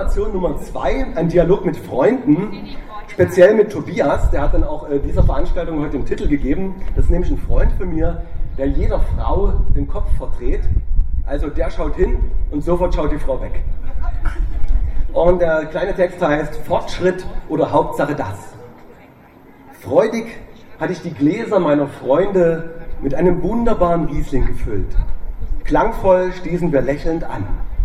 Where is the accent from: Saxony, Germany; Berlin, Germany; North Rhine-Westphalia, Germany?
Saxony, Germany; Pirna; also born or lived in Dresden; now in Chemnitz, Germany; Ich bin in Dresden geboren, in Pirna aufgewachsen und wohne jetzt in Chemnitz.